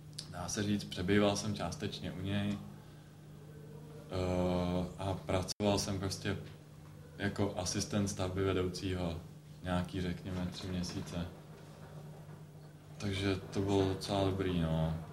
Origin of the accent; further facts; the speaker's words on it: Bohemia, Czechia; slyšel, že jsme z Čech